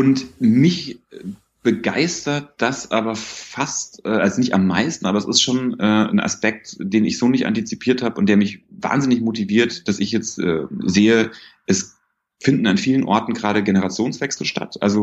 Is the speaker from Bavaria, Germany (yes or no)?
yes; Bavaria, Germany; in Bayern, wo ich herkomme